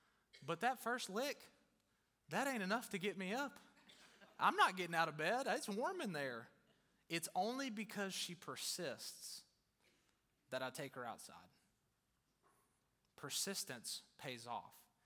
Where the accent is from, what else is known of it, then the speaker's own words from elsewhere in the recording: Texas, United States; And it's Northern Virginia. I'm from Texas.